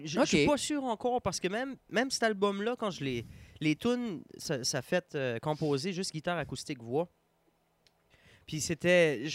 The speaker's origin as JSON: {"language": "French", "town": "Le Goulet", "country": "Canada", "said": "il y a une des chums à ma blonde qui pensait que … au début. Elle avait pas catché que je venais du Goulet, tu sais."}